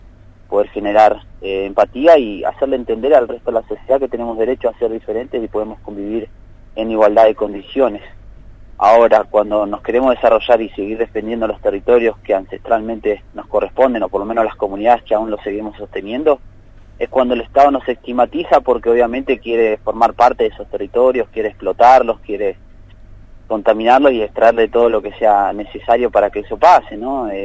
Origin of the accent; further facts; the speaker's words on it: Argentina; Nosotros somos ciudadanos argentinos, tenemos una nacionalidad mapuche porque tenemos un idioma propio